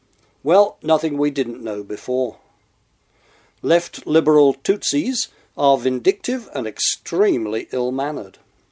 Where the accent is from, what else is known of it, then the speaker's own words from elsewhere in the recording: England, United Kingdom; When I was growing up in England, we took the local town newspaper.